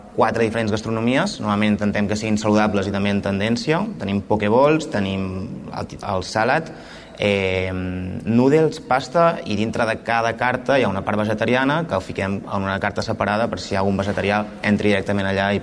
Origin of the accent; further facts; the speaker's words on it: Girona, Catalonia, Spain; nosaltres som originaris de Girona